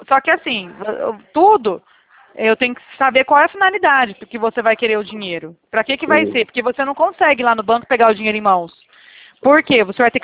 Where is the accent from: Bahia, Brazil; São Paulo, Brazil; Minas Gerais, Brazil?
São Paulo, Brazil; Bebedouro; Sim, eu não sou aí do Rio. Eu sou aqui do estado de São Paulo, Bebedouro.